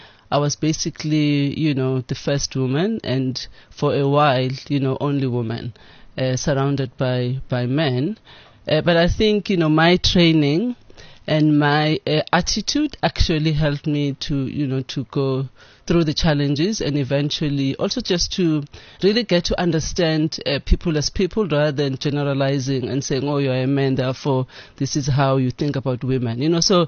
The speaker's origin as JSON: {"language": "English", "region": "KwaZulu-Natal", "country": "South Africa", "tie": "born or raised there", "said": "I grew up in KwaZulu-Natal. I was born there."}